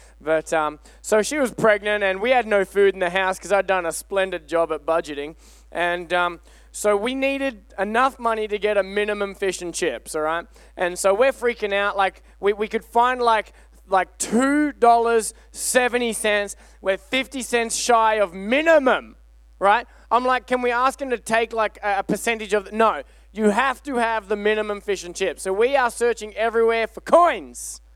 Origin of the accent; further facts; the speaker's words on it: Australia; moved away; Aussies, we love fish and chips. We're not New Zealanders, it's not fish and chops, and we're not English, it's not fish and chips, it's just fish and chips, all right?